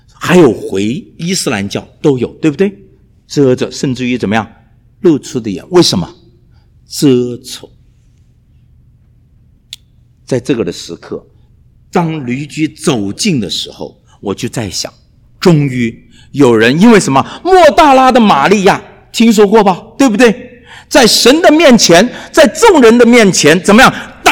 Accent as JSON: {"language": "Chinese", "country": "China", "tie": "born or raised there", "said": "我们在国内长大，经历了太多。6岁背着书包，就文化大革命开始。"}